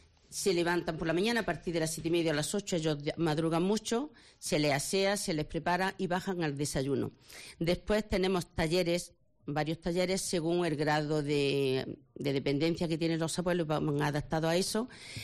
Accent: Granada, Andalusia, Spain; accent: Andalusian; Efectivamente, no sé qué hago aquí, pero bueno, soy de Granada.

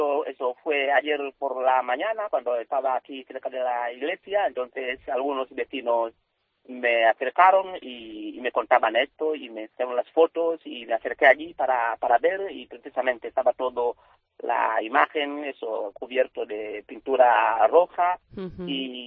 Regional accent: Tanzania; Spanish is a second language; moved away as an adult; Yo soy de Tanzania, un país del este de África

